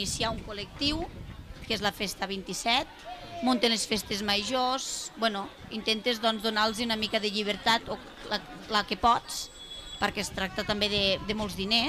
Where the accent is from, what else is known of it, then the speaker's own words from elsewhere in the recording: Marçà, Catalonia, Spain; soc molt de Marçà